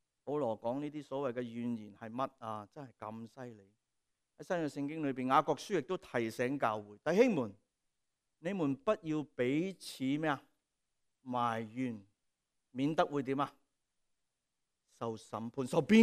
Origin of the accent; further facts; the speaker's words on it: Hong Kong; 我们香港人说什么在这里有声的